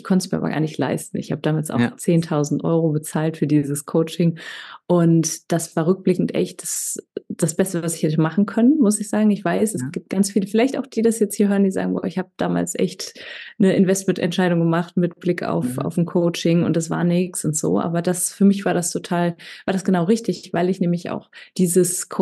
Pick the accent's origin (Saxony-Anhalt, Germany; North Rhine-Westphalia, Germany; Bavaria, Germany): North Rhine-Westphalia, Germany; Düsseldorf; born there; Ich bin in Düsseldorf geboren, habe damals in Düsseldorf auch studiert, an der FH, an der Hochschule Düsseldorf.